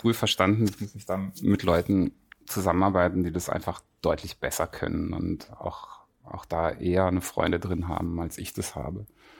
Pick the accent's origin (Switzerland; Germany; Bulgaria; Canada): Switzerland; Geneva; ich bin halt in Genf groß geworden als Kind.